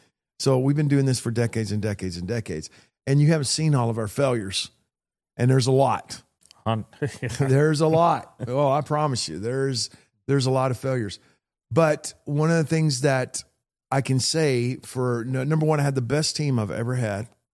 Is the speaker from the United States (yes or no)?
yes; Texas, United States; I'm from Texas, man. I'm not from France.